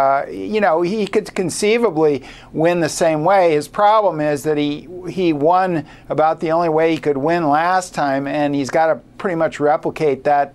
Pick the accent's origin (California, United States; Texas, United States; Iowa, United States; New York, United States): Iowa, United States; I'm originally from Iowa